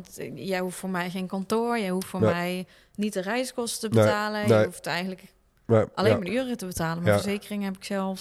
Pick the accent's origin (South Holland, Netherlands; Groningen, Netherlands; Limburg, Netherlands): Limburg, Netherlands; accent: Limburgish; Ja, maar niet zo Zuid-Limburgs.